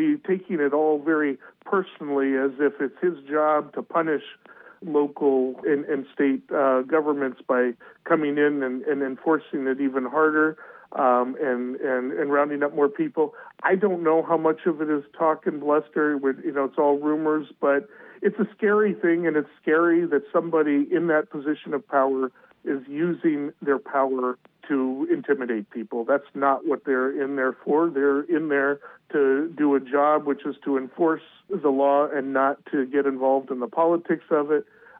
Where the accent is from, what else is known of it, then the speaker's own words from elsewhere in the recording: Half Moon Bay, California, United States; ever since I was a kid, I was raised in the Half Moon Bay area, which is down in San Mateo County.